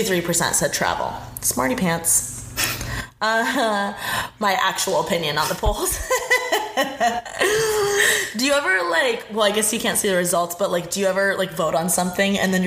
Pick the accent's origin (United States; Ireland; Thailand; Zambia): United States; Indiana; I guess I am from Indiana